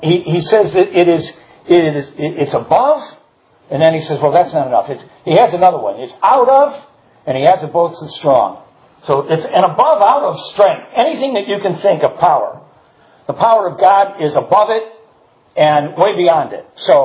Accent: New Jersey, United States; I'm from Jersey. We get hurricanes on occasion.

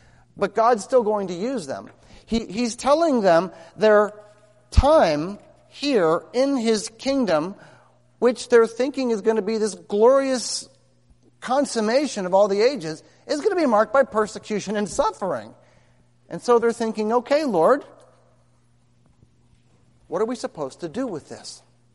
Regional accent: Pittsburgh, Pennsylvania, United States; I learned about it when I was a kid growing up in Pittsburgh.

